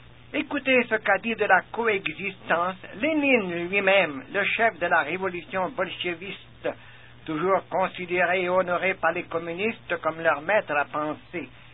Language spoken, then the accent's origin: French; Canada; aux États-Unis et chez nous au Canada aussi